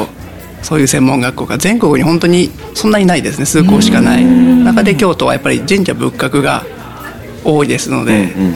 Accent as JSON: {"language": "Japanese", "town": "Okuizumo", "region": "Shimane", "country": "Japan", "tie": "born or raised there", "said": "そうですね、奥出雲町で生まれも育ちも"}